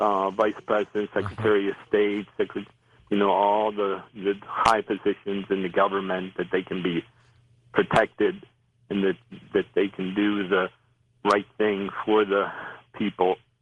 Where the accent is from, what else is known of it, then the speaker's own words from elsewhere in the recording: Baltimore, Maryland, United States; I was just starting high school, and I was growing up in Baltimore. When I was growing up, being an Irish Catholic Democrat was all one word.